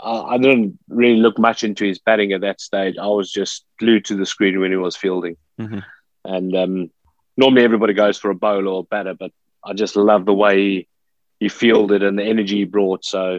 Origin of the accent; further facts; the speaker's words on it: Witbank, Mpumalanga, South Africa; also born or lived in Pretoria; Yeah, so I grew up in Witbank. I'm not sure you guys will be familiar with Witbank. It's quite a small town at that stage in regards to size.